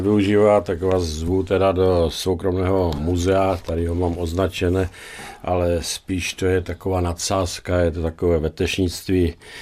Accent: Horní Datyně, Moravian-Silesian Region, Czechia; Jsem místní patriot z Horních Datyn, takže preferuju, když to budou věci, které mají vztah k Horním Datyním.

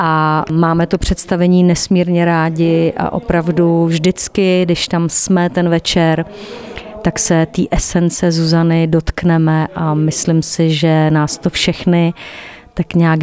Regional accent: Hradec Králové, Hradec Králové Region, Czechia; also born or lived in Prague; Já jsem se narodila v Hradci Králové, 20 let jsem žila v Praze a před pár lety jsem se znova vrátila domů.

